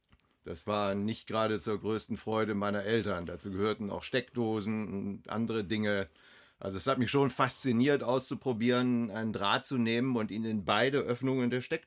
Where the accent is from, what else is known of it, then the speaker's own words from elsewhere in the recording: Rotenburg, Lower Saxony, Germany; born there; also born or lived in Bremen / Bremerhaven; Ich bin geboren in Rothenburg-Wümme. Dann sind wir nach Bremen umgezogen und dann nach Bremerhaven. Und dann habe ich angefangen zu studieren. Dann war ich in Clausthal-Zellerfeld und dann kam Hannover und dann ging es weiter. Dann ging es hinaus in die Welt.